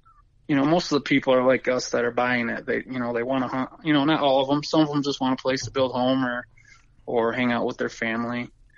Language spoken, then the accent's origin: English; Michigan, United States; I did, yep.